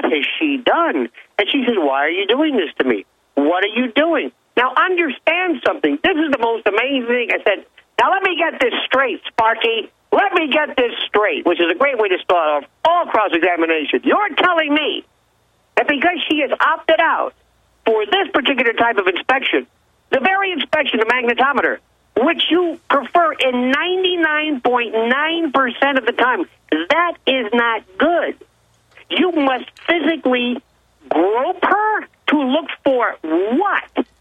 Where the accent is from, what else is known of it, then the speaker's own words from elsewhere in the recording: Tampa, Florida, United States; Now, sure enough, my wife and I were in Tampa, my hometown.